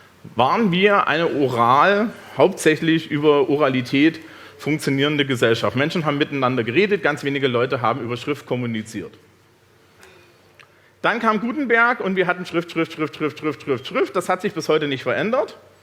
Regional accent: Germany; born there; Also ich bin 81 in der DDR geboren

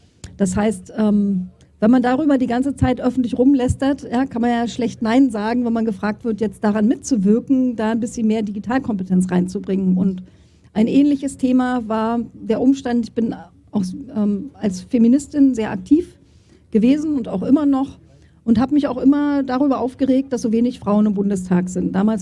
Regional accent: East Germany, Germany; Jahrgang 1968, schon echt lange her. Ich komme aus der DDR, bin da also noch richtig in eurem Alter, war ich quasi DDR-Ossi. Und als die Mauer gefallen ist, war ich schon 21 Jahre alt.

